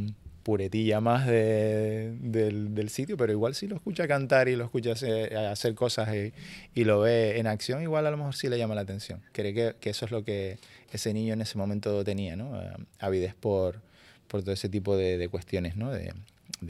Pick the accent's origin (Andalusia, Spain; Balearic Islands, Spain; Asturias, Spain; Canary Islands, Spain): Canary Islands, Spain; Anaga; Porque yo vengo de un pueblo de Anaga, una aldeita.